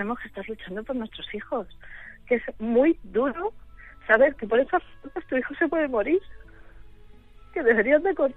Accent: Madrid, Community of Madrid, Spain; nosotros somos de Madrid y lo que nos toca, pues lo que tenemos

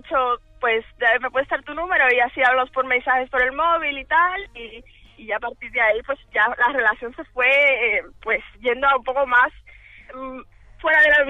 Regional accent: Dominican Republic; Hombre, soy dominicana, ¿eh?

